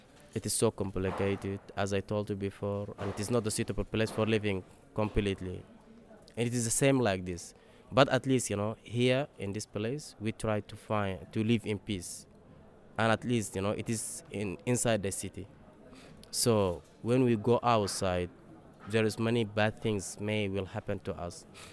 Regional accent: Darfur, Sudan; I'm from Sudan, Darfur State.

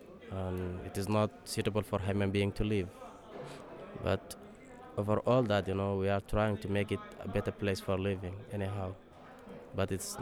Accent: Darfur, Sudan; I'm from Sudan, Darfur State.

